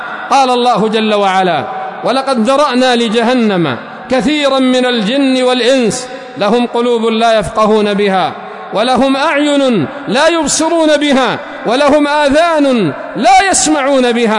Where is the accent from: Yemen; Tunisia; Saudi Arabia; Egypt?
Yemen; لو نظرنا هنا في بلادنا اليمن وفي المناطق المحررة على الخصوص